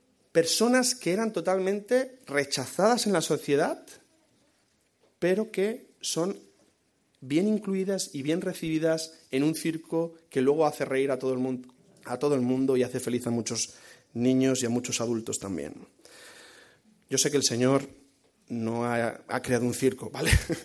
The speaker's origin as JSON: {"language": "Spanish", "region": "Balearic Islands", "country": "Spain", "said": "si yo soy mallorquín"}